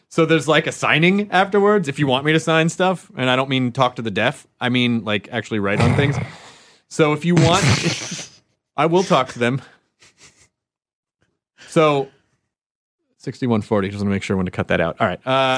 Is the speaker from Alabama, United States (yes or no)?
no; Kentucky, United States; born there; I was born in Kentucky.